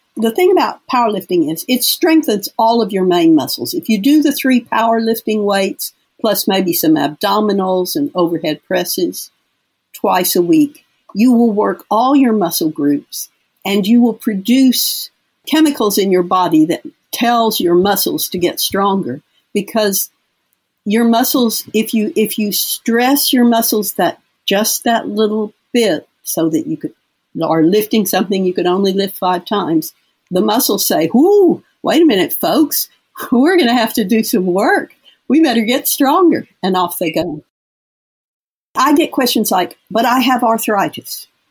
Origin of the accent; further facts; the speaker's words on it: Texas, United States; I'm from Texas. And in Texas, if you want to talk to somebody and you're outside, you just squat down and talk to them.